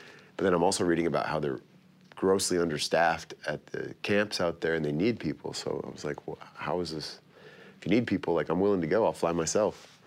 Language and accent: English; United States; I convinced them that, look, I'm an American, I don't have anything, like, what else would I be doing here?